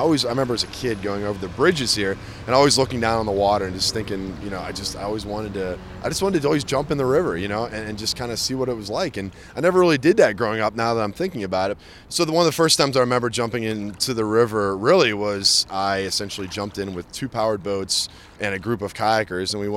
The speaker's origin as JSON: {"language": "English", "town": "Murraysville", "region": "Pennsylvania", "country": "United States", "said": "I'm from Murraysville, Pennsylvania, and I enjoy swimming in the three rivers around Pittsburgh."}